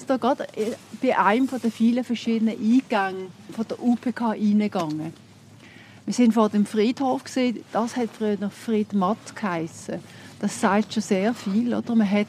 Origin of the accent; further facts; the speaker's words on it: Switzerland; wir gehen als Schweizer auch in Bergen zum Beispiel